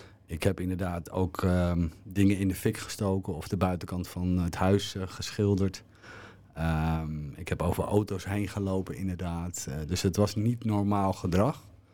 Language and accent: Dutch; Soest, Utrecht, Netherlands; born there; Ik ben geboren in Soest, een klein dorpje tussen Hilversum en Amersfoort.